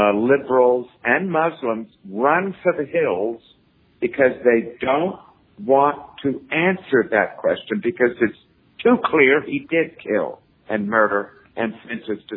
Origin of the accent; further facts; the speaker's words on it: New York City, New York, United States; And I said, look, I'm from New York City. I grew up with death threats.